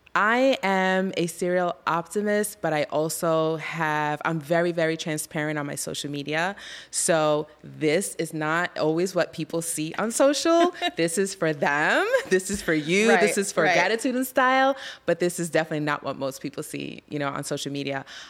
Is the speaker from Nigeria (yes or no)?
no; Puerto Rico; now in United States; I grew up in Puerto Rico. When I came from Puerto Rico, as I would think I was nine, I didn't know any English.